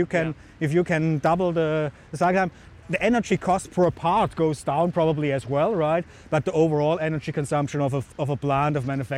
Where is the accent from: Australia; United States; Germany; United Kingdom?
Germany; accent: German; You picked a German accent, so yeah. Born and raised in Germany, I was good in mathematics and physics, so then you, in Germany, they make an engineer out of you.